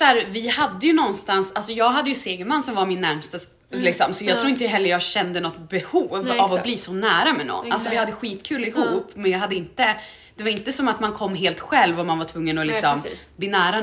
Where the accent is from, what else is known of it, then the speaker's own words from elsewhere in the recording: northern Sweden, Sweden; i alla fall jag är från norra Sverige, och kolla tillbaks på liksom mina kompisar hemma i norr